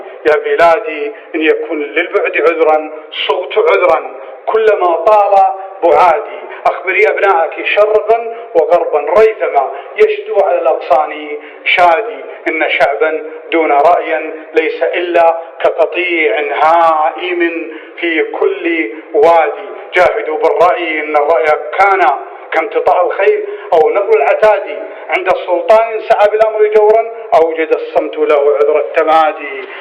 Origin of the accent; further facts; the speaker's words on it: Qatar; أنا مواطن قطري مسجون عند حكومتي وفي بلدي